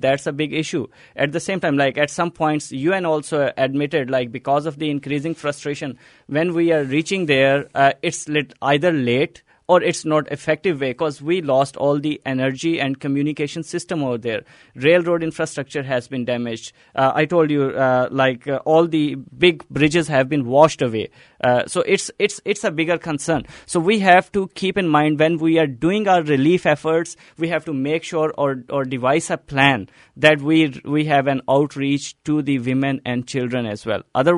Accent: Pakistan; English is a second language; moved away; I have to spend more money now to call every day back at my home country. I mean, talk to them for a longer period of time. It's not always easy or inexpensive to call back in your home country.

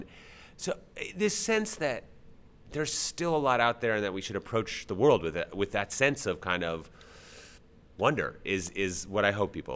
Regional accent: Minneapolis, Minnesota, United States; So I grew up in Minneapolis, and you know, I didn't travel anywhere exotic as a kid at all.

